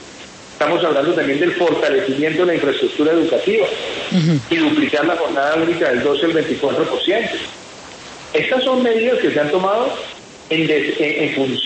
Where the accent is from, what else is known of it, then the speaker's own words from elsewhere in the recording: Colombia; nosotros tenemos la obligación, todos como colombianos, de llevar la información veraz.